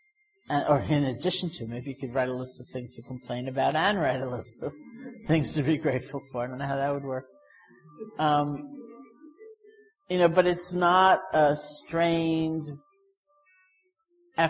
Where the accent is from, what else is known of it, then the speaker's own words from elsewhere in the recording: New York, United States; in terms of my personal family and cultural conditioning, I am a New Yorker